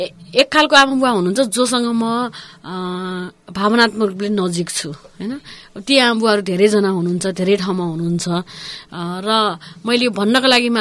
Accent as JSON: {"language": "Nepali", "town": "Tanchen", "region": "Lumbini Province", "country": "Nepal", "tie": "born there", "said": "मेरो जन्मस्थान चाहिँ तान्छेन हो, म तान्छेनमा जन्मे, तान्छेन पाल्पामा"}